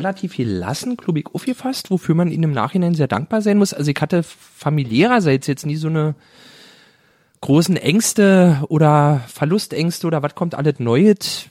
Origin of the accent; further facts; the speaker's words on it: Berlin, Germany; Ich bin ja schon immer schon. Berliner.